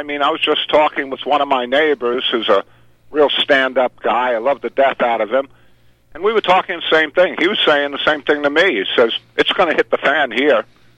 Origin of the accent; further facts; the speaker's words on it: New York City, New York, United States; Look, you know, I grew up in New York. I bring this up on my vlog on BitChute all the time. I grew up in New York City.